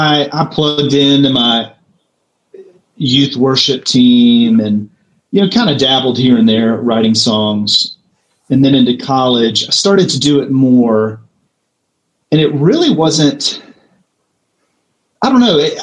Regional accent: Nashville, Tennessee, United States; I grew up in Nashville. It was familiar territory

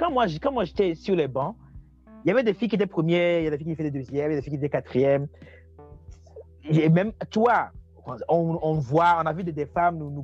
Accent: Togo; Même chez nous en Afrique, même au Togo, peut-être que je prends l'exemple du Togo.

